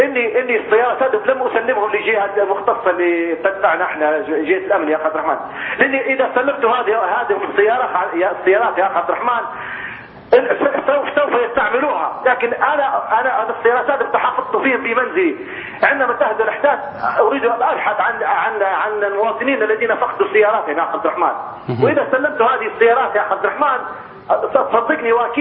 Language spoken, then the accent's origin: Arabic; Libya; عندنا في ليبيا